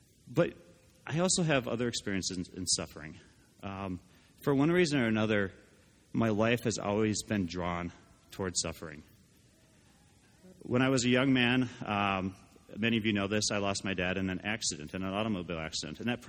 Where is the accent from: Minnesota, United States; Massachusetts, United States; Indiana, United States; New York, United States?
Minnesota, United States; today there is a big football game for my family, because I grew up in Minnesota.